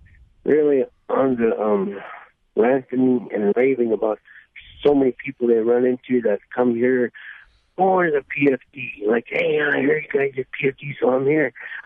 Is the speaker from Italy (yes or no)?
no; Alamo, Sonora, Mexico; now in Bethel, United States; Alamo, Sonora, Mexico. That's my hometown, besides Bethel, you know.